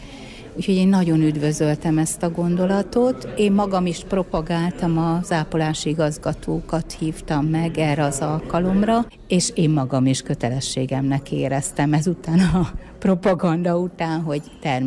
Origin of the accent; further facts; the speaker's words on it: Hajdú-Bihar, Hungary; hajdúsági vagyok egyébként